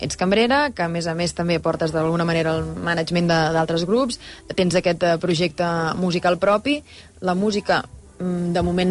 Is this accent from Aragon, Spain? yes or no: no; Sabadell, Catalonia, Spain; Ja t'ho has pensat bé, això, que soc de Sabadell, jo, vull dir.